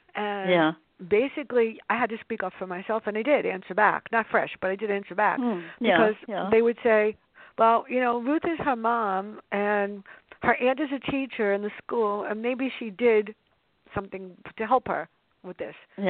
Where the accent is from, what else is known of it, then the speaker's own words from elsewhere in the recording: Bronx, New York, United States; Well, I taught in a tough school in the Bronx, and I grew up in the South Bronx